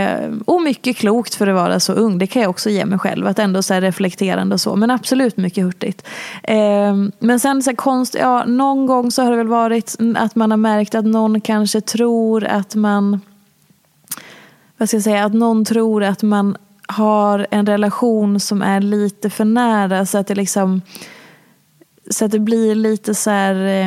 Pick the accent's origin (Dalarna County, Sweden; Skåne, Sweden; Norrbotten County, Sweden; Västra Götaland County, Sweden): Dalarna County, Sweden; Hedemora; Jag är från Lillstan. Jag är från Lilla Hedemora.